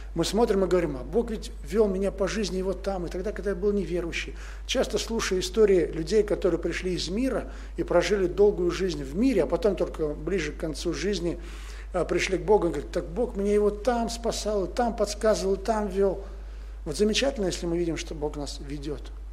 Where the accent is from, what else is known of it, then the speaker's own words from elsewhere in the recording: Tajikistan; Я вырос в Таджикистане